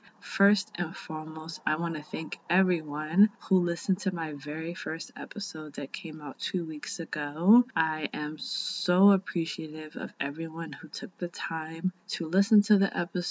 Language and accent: English; New Jersey, United States; now in South Korea; how I came from New Jersey to South Korea